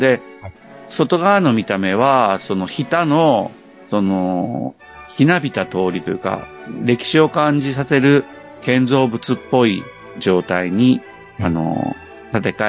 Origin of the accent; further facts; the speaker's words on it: Yamaguchi, Japan; 僕、山口県人で、大きな川ってないんですよ。